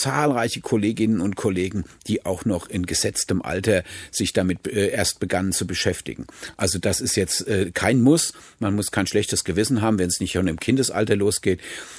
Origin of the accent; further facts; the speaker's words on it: Weilbach, Hesse, Germany; ich bin in Weilbach aufgewachsen, das ist heute ein Stadtteil von Flörsheim, also nicht weit von hier weg, also auf der Mainterrasse gelegen.